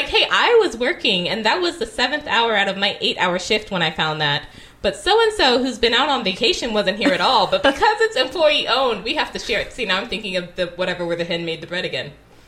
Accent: California, United States; I'm from California, I learned the whole California history about Golden State

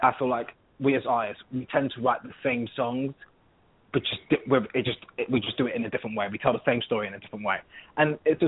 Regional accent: London, United Kingdom; accent: British; When I sing, you can pretty much hear that I'm from London.

